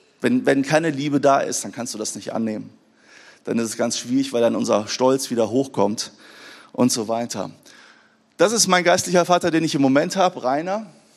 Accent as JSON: {"language": "German", "town": "Wuppertal", "region": "North Rhine-Westphalia", "country": "Germany", "tie": "born or raised there", "said": "Ich bin in Wuppertal groß geworden in einem Missionshaus."}